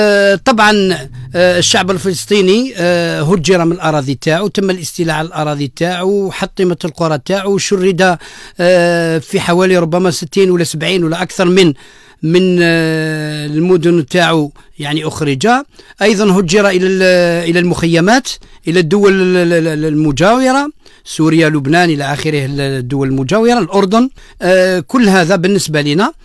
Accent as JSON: {"language": "Arabic", "country": "Algeria", "said": "بالنسبه لنا كجزائريين ولا كاساتذه كنقابيين"}